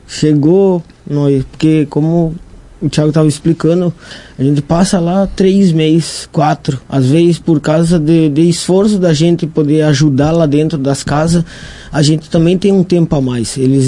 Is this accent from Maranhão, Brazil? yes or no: no; Santana do Livramento, Rio Grande do Sul, Brazil; moved away as an adult; No caso, eu saí de Santana do Livramento e para trabalhar em Porto Alegre.